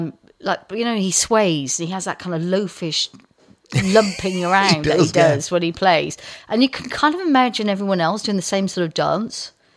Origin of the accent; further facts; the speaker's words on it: West Midlands, United Kingdom; because I grew up in Herefordshire.